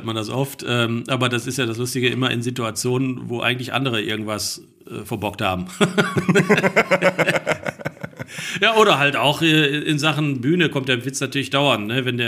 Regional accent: Bottrop, North Rhine-Westphalia, Germany; also born or lived in Oberhausen; von der Verbundenheit war ich immer mehr Bottropper als Oberhausener, weil ich bin zwar in Oberhausen geboren, aber dann schon in Bottrop zum Kindergarten gegangen und da auch zur Schule und erst als ich schon, da war ich schon 15 oder 16, da sind meine Eltern wieder nach Oberhausen gezogen

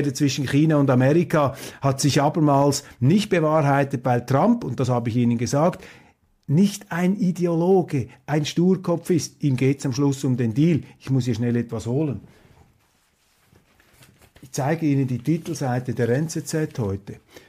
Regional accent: Switzerland; da bin ich Schweizer.

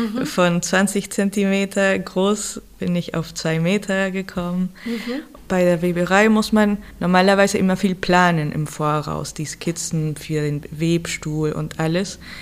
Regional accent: Lima, Peru

